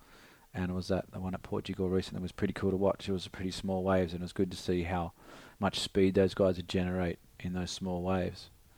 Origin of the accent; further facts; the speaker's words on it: Sydney, New South Wales, Australia; because I grew up in Sydney.